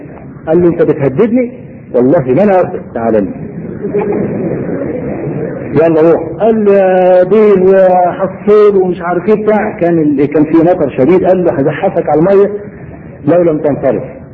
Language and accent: Arabic; Egypt; وبعدين قال من مصر اللي رفع قبل كده ما رفعش ايده؟ فرفعتي